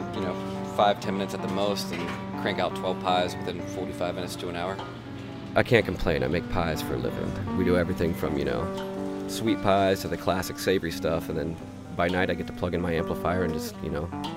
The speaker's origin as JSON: {"language": "English", "town": "Baltimore", "region": "Maryland", "country": "United States", "tie": "born or raised there", "said": "I've been a musician and hanging around Baltimore, in and around Baltimore, since I was born, pretty much."}